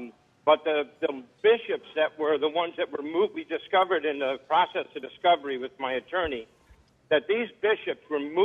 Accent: Rhode Island, United States; I grew up in Rhode Island.

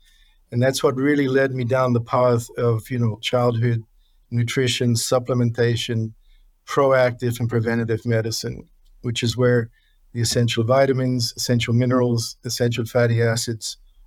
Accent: New Zealand; growing up in New Zealand

